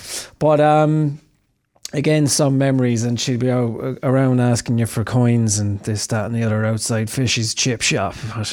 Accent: Galway, Connacht, Ireland; It's about my hometown, Galway, because I couldn't come up with anything else at the time.

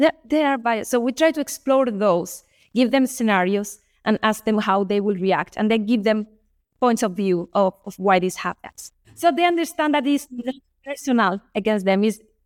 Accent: Spain; I am from Spain, which is across the ocean. So my culture, even if I speak Spanish, is totally different from the Mexican, the Colombian.

